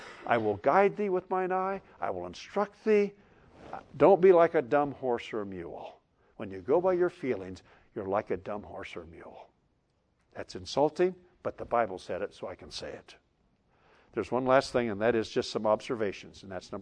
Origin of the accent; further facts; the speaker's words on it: Iowa, United States; She's from Indiana, I was from Iowa, so we had not known each other.